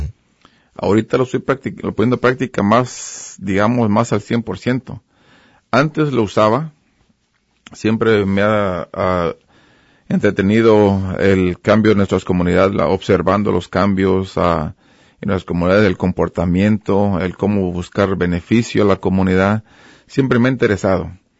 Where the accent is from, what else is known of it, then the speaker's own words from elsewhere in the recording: Mexico; Yo siempre me considero mexicano 100%. ¿Verdad? Pero vengo de una área, digamos, de Latinoamérica, aunque México está en Norteamérica, ¿verdad? Pero es Latinoamérica. Me identifico como mexicano. Con ciertas personas me identifico como latino, para ser inclusivo. No como latino X.